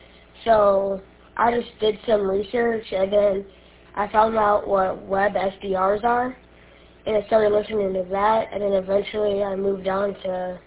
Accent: Imlay City, Michigan, United States; I am from Emily City, Michigan

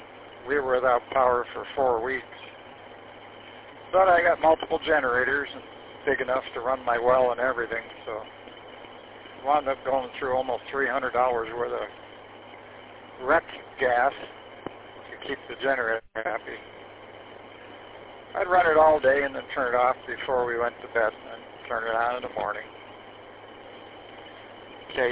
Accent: Garden City, United States; Well, I was born and raised in Garden City and then owned a house for over 40 years.

